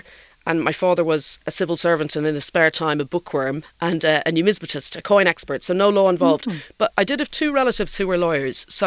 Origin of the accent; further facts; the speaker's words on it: Portmarnock, County Dublin, Ireland; I grew up in Portmarnock in the 70s and 80s, a time when Portmarnock was probably mainly known for golf